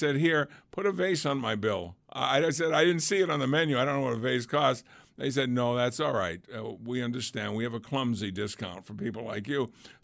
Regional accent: New England, United States; I'm from New England.

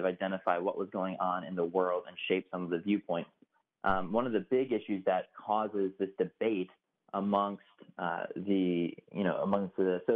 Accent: Chicago, Illinois, United States; now in Durham, United States; Yes, grew up in the suburbs there and now in Durham, North Carolina.

